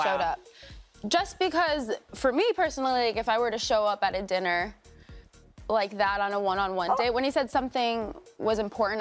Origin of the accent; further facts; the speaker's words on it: Minnesota, United States; I mean, I love Minnesota. I grew up in Minnesota.